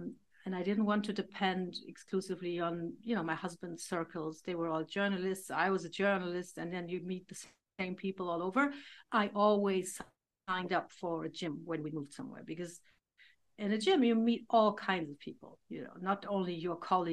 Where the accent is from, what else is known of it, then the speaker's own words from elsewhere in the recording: Germany; English is a second language; moved away as an adult; I grew up in Germany, lived there until I was about 30, I think.